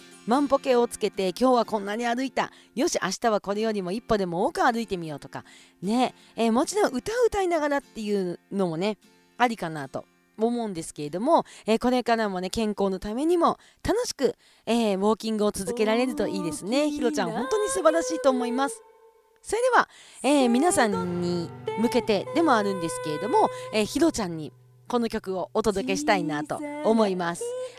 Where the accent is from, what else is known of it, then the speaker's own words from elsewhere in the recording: Kushiro, Hokkaido, Japan; この日はですね、私の地元釧路市で、イベントがあります。